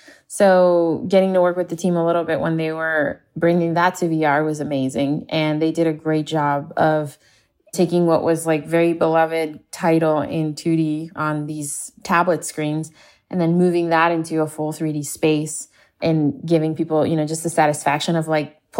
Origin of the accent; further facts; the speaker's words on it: Puerto Rico; born and raised in Puerto Rico, a little Caribbean island